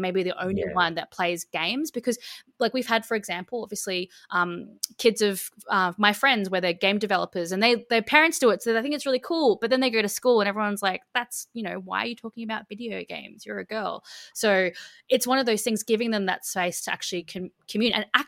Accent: Brisbane, Queensland, Australia; And growing up, I'm actually from Brisbane. Growing up in Brisbane, it was one of those things too

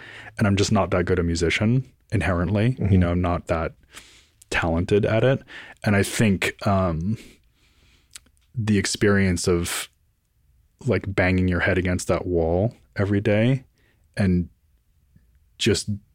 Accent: Boston, Massachusetts, United States; Yeah, so I'm from Boston. So there's a lot of Irish music, a lot of Irish American folks up there.

